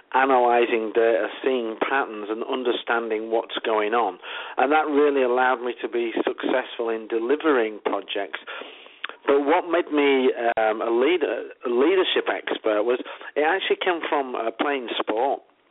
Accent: Leeds, Yorkshire and the Humber, United Kingdom; accent: English; I guess people can tell from the accent, I'm not American, I'm English. I'm from the north of England, from a place called Leeds.

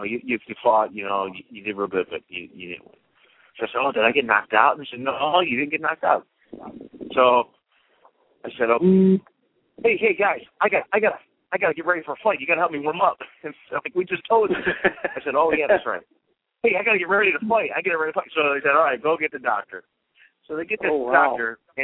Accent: Cleveland, Ohio, United States; So I says, I was born in Cleveland. I'm from Cleveland.

